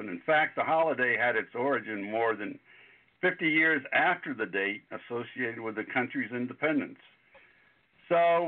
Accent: Miami, Florida, United States; I'm from Miami, and it is giant down in Miami.

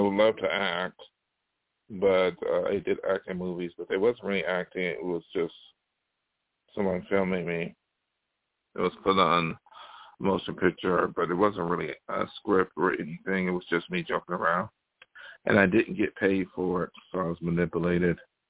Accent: New York, United States; now in California, United States; That's one reason why I left my hometown. While New York is a very open-minded place, being on the East Coast, people tend to be very ignorant and low

